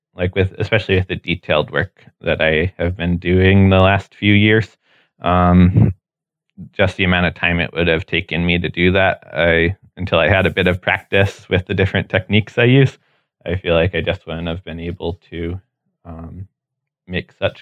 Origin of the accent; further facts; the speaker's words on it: Connecticut, United States; oh, I am from Connecticut.